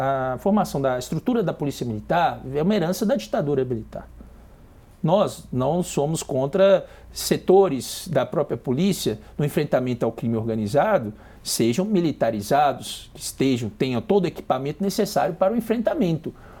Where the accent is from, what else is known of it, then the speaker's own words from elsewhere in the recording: Divinópolis, Minas Gerais, Brazil; Sou lá de Divinópolis